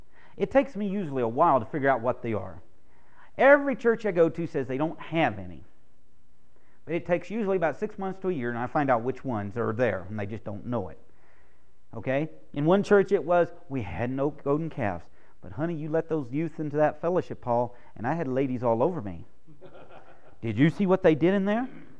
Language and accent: English; Texas, United States; I grew up in East Texas